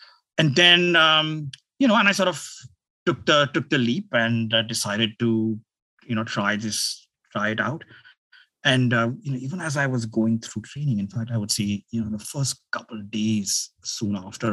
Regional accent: India; moved away as an adult; now in United States; I grew up in India, got a fellowship to study in England, and got my PhD from the University of Michigan.

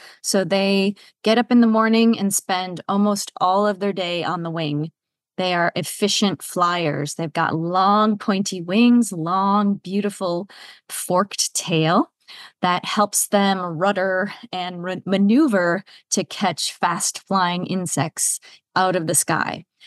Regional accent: Wisconsin, United States; now in Gainesville, United States; I'm originally from Wisconsin and made my way to Florida for a position with the organization I work for now

